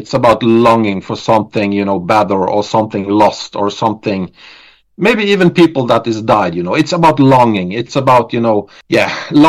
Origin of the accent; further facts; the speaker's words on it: Norway; It's, of course, it's our imprint, because we are from Norway and Scandinavia and all that stuff.